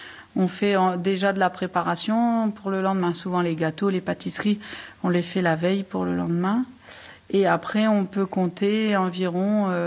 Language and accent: French; Hauts-de-France, France; accent: Nord-Pas-de-Calais; moi, je viens du Nord-Pas-de-Calais à la base. Ça s'entend un peu des fois dans mon accent.